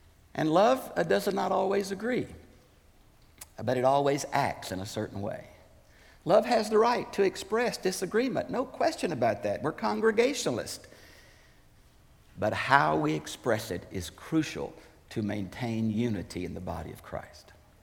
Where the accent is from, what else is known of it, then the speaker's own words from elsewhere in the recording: Houston, Texas, United States; I was preaching out in West Texas one time, and I grew up in Houston. I thought milk came out of cans. I'm not a farmer.